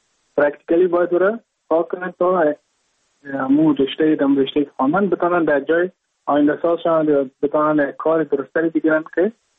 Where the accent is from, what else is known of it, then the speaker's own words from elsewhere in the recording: Mazar-i-Sharif, Balkh, Afghanistan; now in Goa, India; از مزار شریف هستم، از قریه شیرآباد که از قریه درافتاده مزار شریف بخش میباشم، که ما در سال 2019 ماه جون به هندوستان آمدم